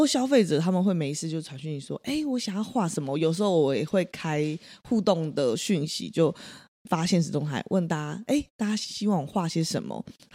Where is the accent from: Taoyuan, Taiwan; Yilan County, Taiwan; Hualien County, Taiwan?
Hualien County, Taiwan; Fuli; 去年的时候回花莲探亲，那我老家其实是富里